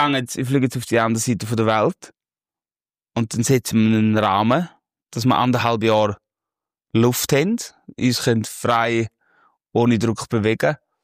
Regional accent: Switzerland; als Schweizer Musikerin

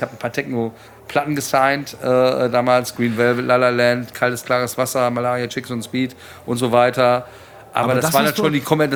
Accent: North Rhine-Westphalia, Germany; ich bin im Ruhrgebiet aufgewachsen

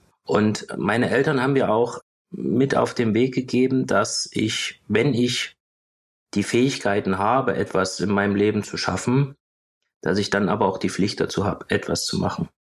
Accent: Weißenfels, Saxony-Anhalt, Germany; ich bin in Weißenfels geboren, das ist in der Nähe von Leipzig, 30 Minuten entfernt. Hab dort in meinem Heimatort, dort bin ich zur Schule gegangen, aufs Goethe-Gymnasium, und habe danach in Halle an der Martin-Luther-Universität studiert bis 2012.

